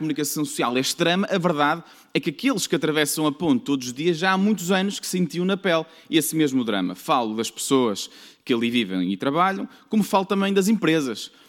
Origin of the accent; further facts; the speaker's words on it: Marco de Canaveses, Porto, Portugal; que sou natural de Mar de Canaveses